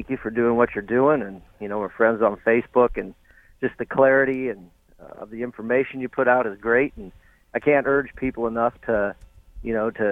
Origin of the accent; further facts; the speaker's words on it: Gunnison, Colorado, United States; And now I'm talking to you in my hometown, Gunnison. What a great place that is, isn't it?